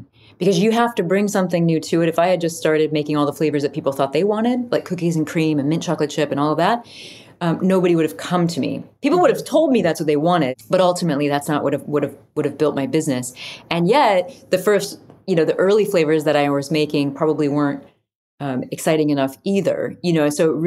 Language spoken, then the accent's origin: English; Midwest, United States; I'm a Midwesterner and it really always is that sort of Midwestern tradition of coming together and serving each other.